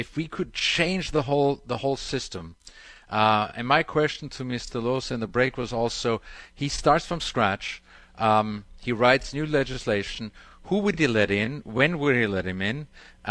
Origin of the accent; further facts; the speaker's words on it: Vienna, Austria; moved away as an adult; now in United States; And I am one of those immigrants. I'm Austrian. I'm from Vienna. I immigrated